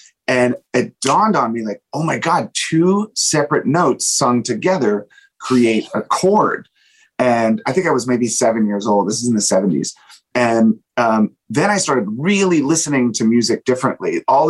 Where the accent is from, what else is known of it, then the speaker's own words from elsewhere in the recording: Virginia, United States; I grew up in Virginia, outside of D.C.